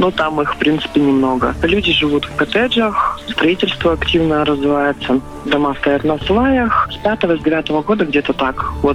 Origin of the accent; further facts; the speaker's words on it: Uelen, Chukotka Autonomous Okrug, Russia; now in Khabarovsk, Russia; Было, конечно, такое желание, потому что там все друг друга знают. В одном конце села сказали, в другом там уже там что-то слышно. Ну, то есть такое, как бы, ну, мы маленький поселок